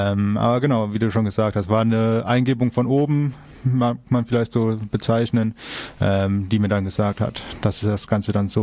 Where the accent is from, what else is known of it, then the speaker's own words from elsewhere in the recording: Hesse, Germany; born there; now in Hamburg, Germany; Gebürtig komme ich aus der Nähe von Kassel.